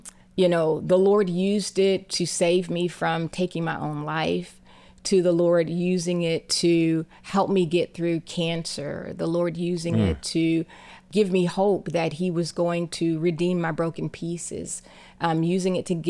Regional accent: Cincinnati, Ohio, United States; also born or lived in Texas; now in Nashville, United States; I landed in Texas for a while, but I grew up in Cincinnati, Ohio.

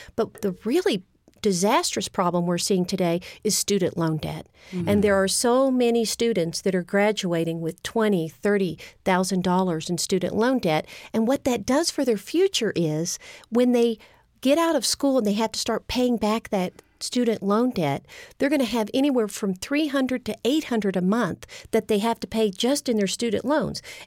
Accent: Texas, United States; accent: Texas; And I'm actually from Texas. You may hear a little bit of a Texas accent.

